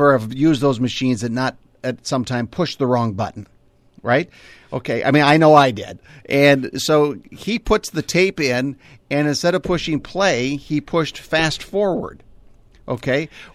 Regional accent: Minneapolis, Minnesota, United States; I grew up in Minneapolis, okay. You know, Minneapolis Southwest, right over by Lake Harriet.

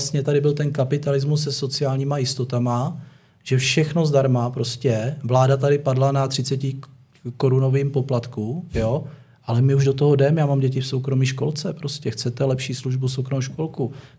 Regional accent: Ostrava, Moravian-Silesian Region, Czechia; Teď jsem jel z Ostravy, já si pamatuju Ostravu, teď jsem původně z Ostravy

